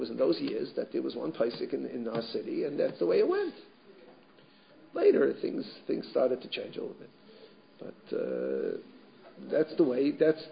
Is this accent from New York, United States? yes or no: yes; New York, United States; When I was growing up in New York, it's pretty much any Shaila that came up, what does Rav Moshe say?